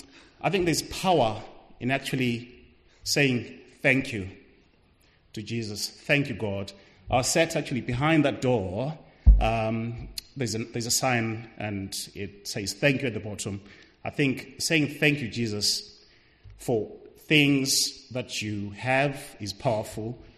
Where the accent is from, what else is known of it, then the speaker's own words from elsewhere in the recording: Zimbabwe; born there; I was born in Zimbabwe. My wife Dana was born in Zimbabwe.